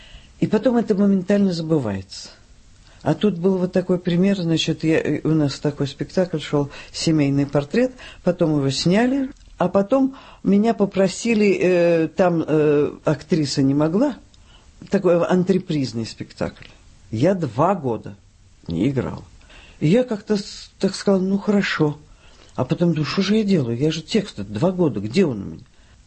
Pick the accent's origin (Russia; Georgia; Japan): Russia; Saint Petersburg; Родилась я в Ленинграде и, в общем, прожила всю жизнь в Ленинграде, за исключением 3 лет войны